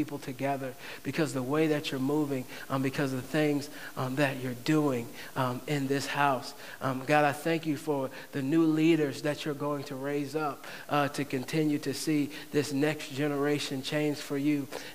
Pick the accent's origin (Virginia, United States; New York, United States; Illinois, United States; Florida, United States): Virginia, United States; Franklin; We grew up in Franklin, Virginia, which is right down the road